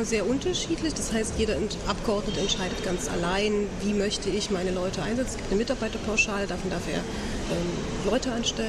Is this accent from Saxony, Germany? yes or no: yes; Saxony, Germany; Das ist kein Problem, ich bin ja selber Sächsin.